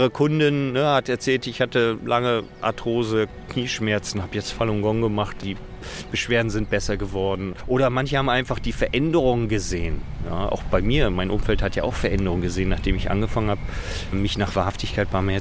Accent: Usedom, Mecklenburg-Vorpommern, Germany; Ich bin ja auf der Insel Usedom aufgewachsen, also in der DDR. War ja 11 Jahre, als die Mauer gefallen ist.

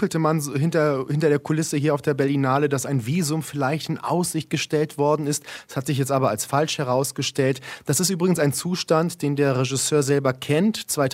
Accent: Iran; Für mich als Iraner bedeutet es alles, wenn ich die Macht hätte, eigene Entscheidungen zu treffen.

